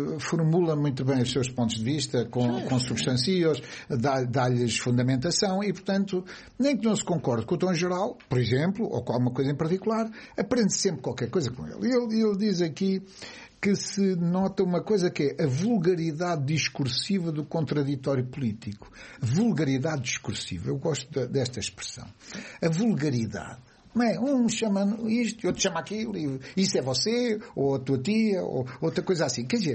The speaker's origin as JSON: {"language": "Portuguese", "region": "Ribatejo", "country": "Portugal", "said": "Eu que era professor no Ribatejo, que eu também sou ribatejano nesse aspecto"}